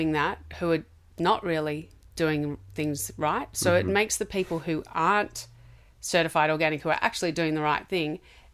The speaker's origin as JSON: {"language": "English", "town": "Sydney", "region": "New South Wales", "country": "Australia", "said": "I'm from Sydney"}